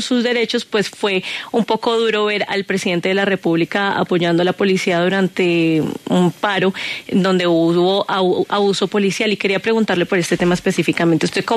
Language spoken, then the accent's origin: Spanish; Cali, Valle del Cauca, Colombia; Yo soy caleña